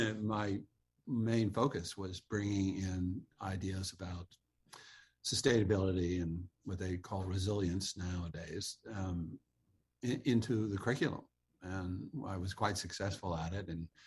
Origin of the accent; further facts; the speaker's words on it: Massachusetts, United States; I actually, as I said, I grew up in the Berkshires